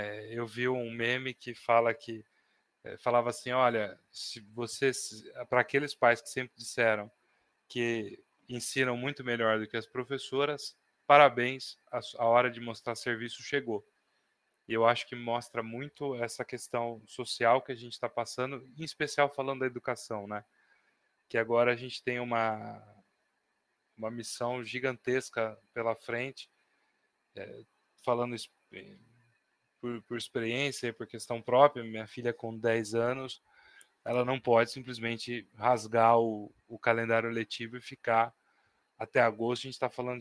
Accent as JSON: {"language": "Portuguese", "country": "Brazil", "said": "porque é nosso dever enquanto brasileiro"}